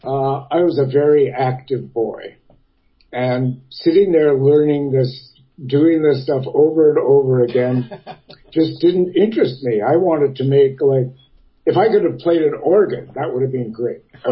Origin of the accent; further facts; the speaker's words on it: Kitchener, Ontario, Canada; I grew up in Kitchener, Ontario. Western Ontario. It's an industrial city.